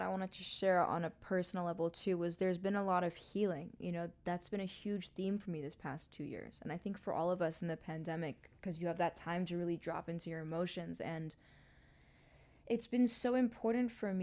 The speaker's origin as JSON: {"language": "English", "town": "New York City", "region": "New York", "country": "United States", "tie": "born or raised there", "also_born_or_lived": "Hong Kong / Mumbai / London", "lives_now": "Los Angeles, United States", "said": "because I grew up in New York City, like in the heart of Manhattan. My family then moved to Hong Kong, Mumbai, London. I've only known cities."}